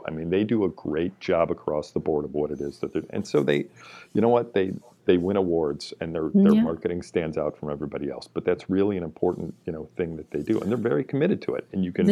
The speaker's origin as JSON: {"language": "English", "town": "Chicago", "region": "Illinois", "country": "United States", "said": "I'm from Chicago, I'm not a Cubs fan."}